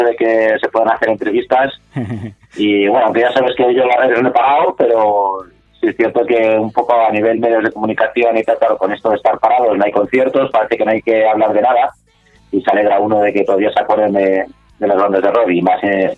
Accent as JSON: {"language": "Spanish", "town": "Madrid", "region": "Community of Madrid", "country": "Spain", "said": "yo soy de aquí de Hortaleza"}